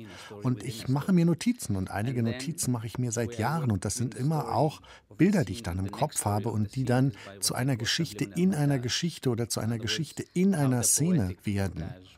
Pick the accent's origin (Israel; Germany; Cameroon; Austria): Israel; wir Palästinenser denn eigentlich? Wir leben innerhalb der Grenzen Israels, eines Staates, dessen Pass wir zwar besitzen